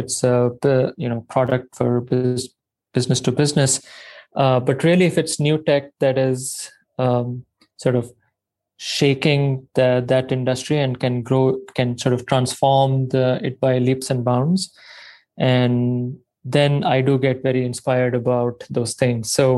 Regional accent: India; So I was born and raised in India, did my, you know, background in technology and computer science.

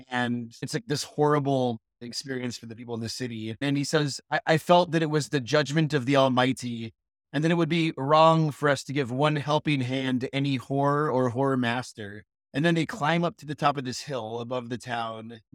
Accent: California, United States; I don't know where that is. And I'm from California.

